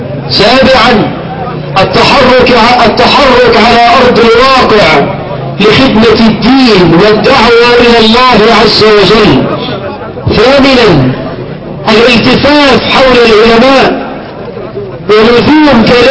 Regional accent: Egypt; اللهم اجعل بلدنا مصر آمنة مطمئنة

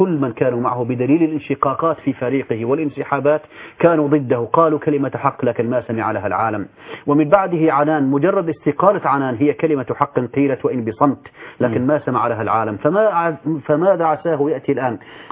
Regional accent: Syria; وعندنا في سوريا تعداد

